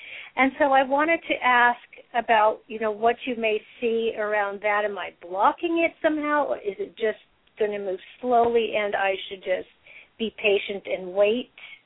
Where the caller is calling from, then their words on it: Cloverdale, California, United States; I'm in Cloverdale, California.